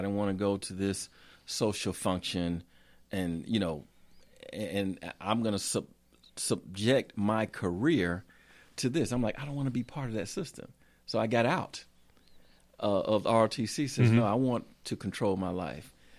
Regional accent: Alabama, United States; also born or lived in Michigan; You know, saying that, I'm from Alabama.

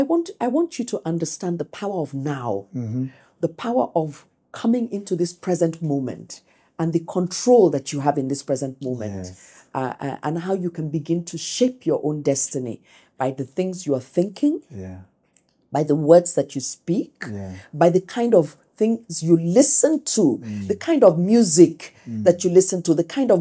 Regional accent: Ijebu-Ode, Ogun, Nigeria; I grew up in Ijebu-Ode. I don't have a university degree.

